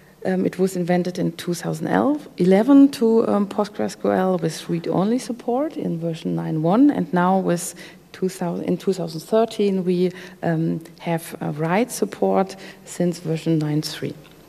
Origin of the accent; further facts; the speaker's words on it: Bonn, North Rhine-Westphalia, Germany; I'm not. I'm from Bonn